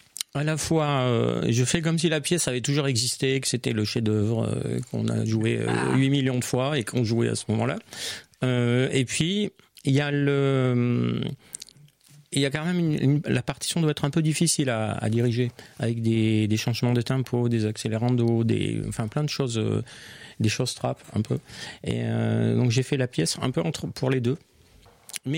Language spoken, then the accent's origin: French; Marseille, Provence-Alpes-Côte d'Azur, France; Je suis marseillais.